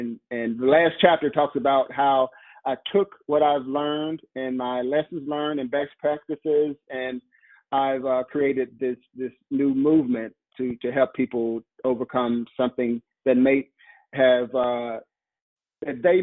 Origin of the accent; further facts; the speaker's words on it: Lake Village, Arkansas, United States; I'm from Lake Village, Arkansas. Most people don't know about that area of the country. So I wanted to highlight my hometown.